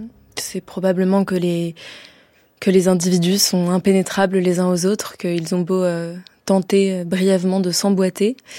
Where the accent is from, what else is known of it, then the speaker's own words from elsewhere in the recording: Marseille, Provence-Alpes-Côte d'Azur, France; j'ai grandi à Marseille, entourée de femmes méditerranéennes à qui je dois tout.